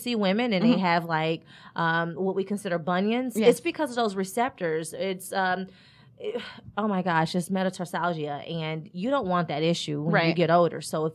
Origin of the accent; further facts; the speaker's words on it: Indianapolis, Indiana, United States; But growing up, I'm from Indianapolis, Indiana.